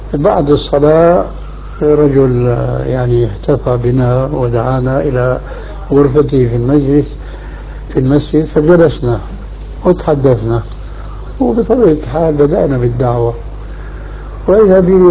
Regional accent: Syria; كذلك عندنا في سوريا إلى أفراد قليلين جدا.

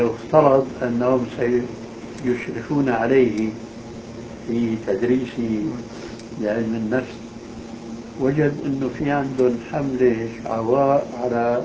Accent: Damascus, Damascus Governorate, Syria; عندنا في دمشق

